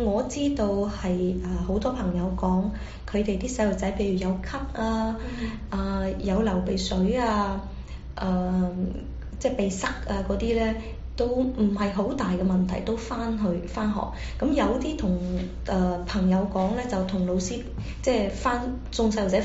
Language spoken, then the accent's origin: Cantonese; China; now in United States; 咁其實我記得我細個喺中國嗰陣時咧，都要接種疫苗嘅。